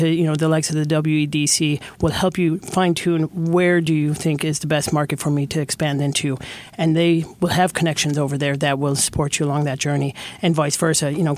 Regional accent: Galway, Connacht, Ireland; I'm from Galway. We're on the West Coast. We're, you know, outside of Dublin

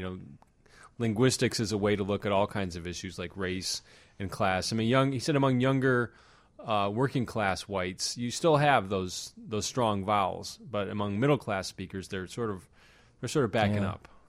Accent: Lansing, Michigan, United States; there's also a skit based on my hometown, Lansing.

